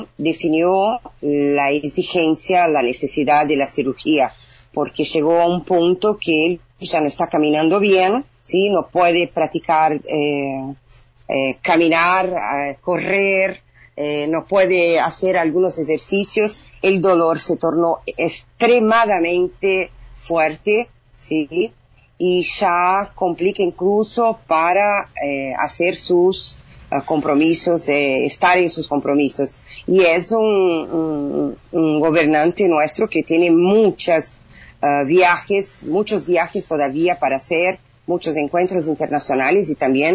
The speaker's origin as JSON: {"language": "Spanish", "country": "Brazil", "said": "acá en Brasil, muy contenta, viste, mi tierra, con mi gente"}